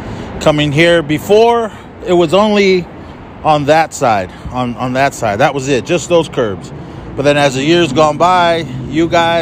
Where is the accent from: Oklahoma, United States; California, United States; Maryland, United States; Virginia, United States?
California, United States; Oakland; My hometown, Oakland, California.